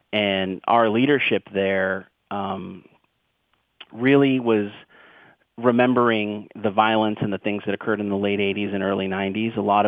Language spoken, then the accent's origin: English; Boston, Massachusetts, United States; you know, I'm from Boston.